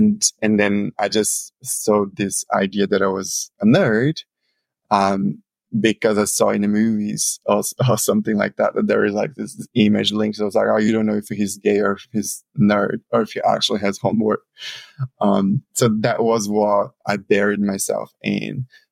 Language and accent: English; Brazil; now in Australia; He gave me the opportunity, which was like leaving Brazil in my hometown and coming to Australia.